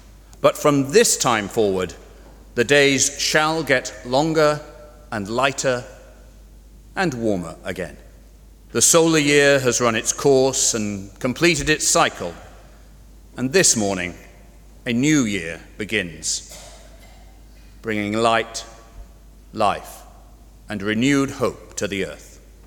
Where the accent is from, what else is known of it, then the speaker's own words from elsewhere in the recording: Dublin, County Dublin, Ireland; now in United States; I grew up here in Dublin, but for many years I've lived mostly in the United States, including for the last, 30 years or so